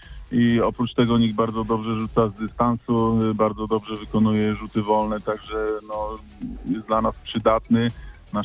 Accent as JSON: {"language": "Polish", "town": "Sieraków", "region": "Greater Poland Voivodeship", "country": "Poland", "tie": "born there", "said": "Zresztą ja też jestem związany z Międzychodem, ja się urodziłem w Sierakowie, także czuję się po części międzychodzianinem"}